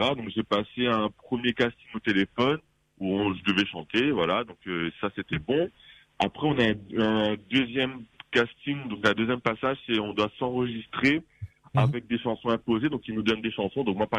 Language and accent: French; Réunion, France; accent: Creole; c'est mon côté créole qui ressent parce que je viens de la Réunion.